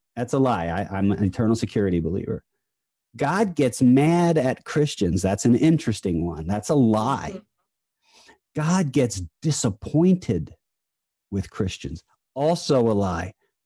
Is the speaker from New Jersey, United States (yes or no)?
yes; New Jersey, United States; If you haven't noticed yet, I talk a lot. I'm from New Jersey. I'm Italian.